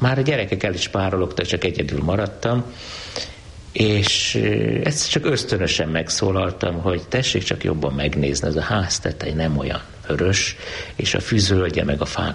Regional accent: Székesfehérvár, Fejér, Hungary; born there; Székesfehérváron születtem 1953-ban.

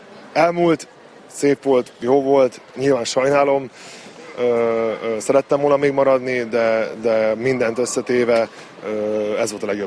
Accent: Szeged, Csongrád-Csanád, Hungary; szegediek vagyunk, itt születik a gyerekeim

